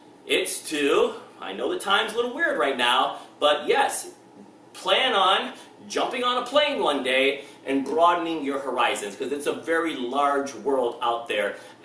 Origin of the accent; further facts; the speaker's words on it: Michigan, United States; I'll never forget, I grew up in Michigan, and we used to go to Canada